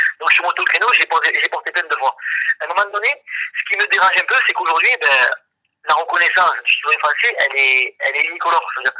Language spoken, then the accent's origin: French; France; je suis un français citoyen, voilà, à part entière, et pas entièrement à part. Je suis de confession musulmane, je l'assume pleinement